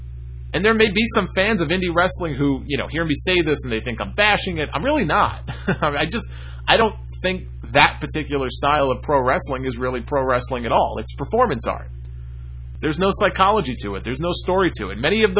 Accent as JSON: {"language": "English", "country": "Malaysia", "said": "I'm from Malaysia"}